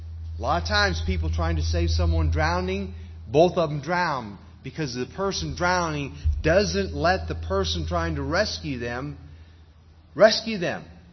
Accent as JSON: {"language": "English", "region": "Massachusetts", "country": "United States", "tie": "born or raised there", "said": "Now, I grew up in Massachusetts. That's where I learned to drive. And so we had a lot of ice, a lot of snow."}